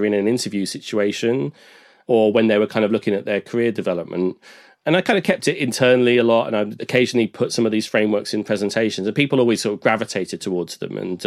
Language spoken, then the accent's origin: English; United Kingdom; being British, self-deprecating and all